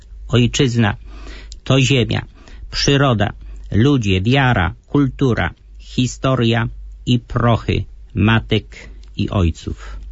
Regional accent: Borek Wielkopolski, Greater Poland Voivodeship, Poland; Otóż wracam dzisiaj myślą do moich rodzinnych stron, w szczególności do Borku Wielkopolskiego

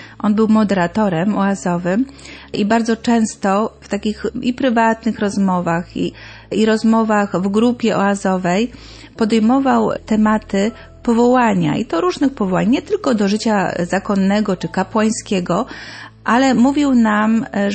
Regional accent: Szczecin, West Pomeranian Voivodeship, Poland; ja pochodzę ze Szczecina

